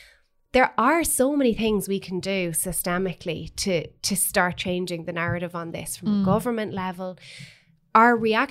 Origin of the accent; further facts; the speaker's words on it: Ireland; growing up in Ireland, there was always this undercurrent of the idea of the missing woman